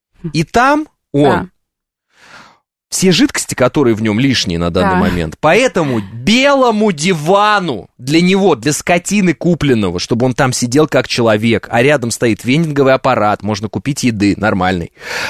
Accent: Uralsk, West Kazakhstan Region, Kazakhstan; Хотя оно у меня не родное никакое, потому что мой родной город – это Уральск, а это Западный Казахстан.

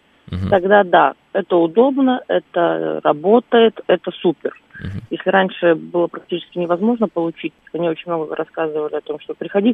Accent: Zaporizhzhia, Zaporizhzhia Oblast, Ukraine; now in Russia; Нет, я из Запорожья. Это соседняя область с Крымом.

